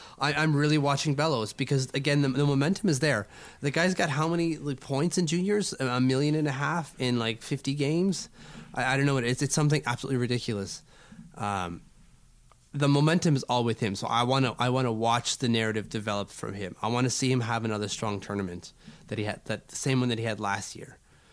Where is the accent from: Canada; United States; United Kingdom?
Canada; No, I don't. I'm Canadian.